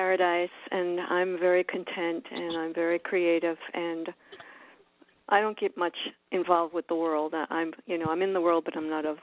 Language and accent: English; Florida, United States; also born or lived in Kauai; I'm from South Florida.